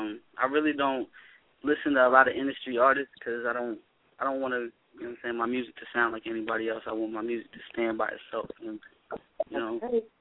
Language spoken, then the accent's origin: English; Midwest, United States; born there; Nah, I was born in the Midwest.